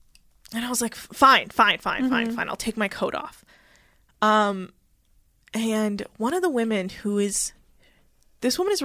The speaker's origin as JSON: {"language": "English", "country": "United States", "said": "They're so protective of me because I'm the American cousin and they want me to be comfortable"}